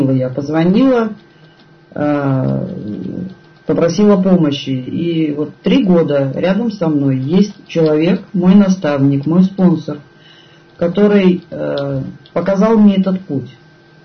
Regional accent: Magnitogorsk, Chelyabinsk Oblast, Russia; Я алкоголик из Магнитогорска.

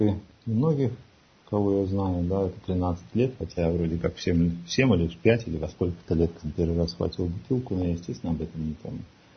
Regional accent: Saint Petersburg, Russia; Я сам из Петербурга, из Ленинграда.

